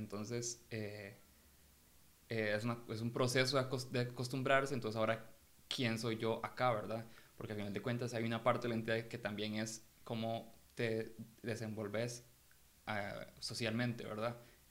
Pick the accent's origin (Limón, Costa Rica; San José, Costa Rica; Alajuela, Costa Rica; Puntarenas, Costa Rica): Alajuela, Costa Rica; San Carlos; Crecí en San Carlos.